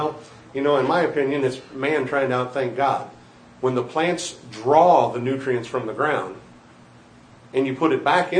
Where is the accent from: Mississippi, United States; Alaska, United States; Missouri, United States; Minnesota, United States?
Missouri, United States; I'm from Missouri. I want you to show me.